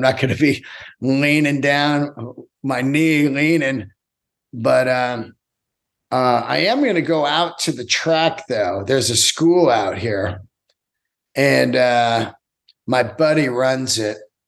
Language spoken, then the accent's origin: English; San Francisco, California, United States; I grew up in the Bay Area, San Francisco